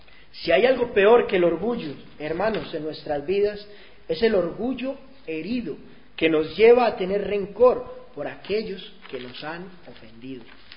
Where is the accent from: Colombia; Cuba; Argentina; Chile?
Colombia; Antioquia; Se dice en mi pueblo que a nosotros los paisas, los antioqueños, no se nos rompen los pantalones por la rodilla.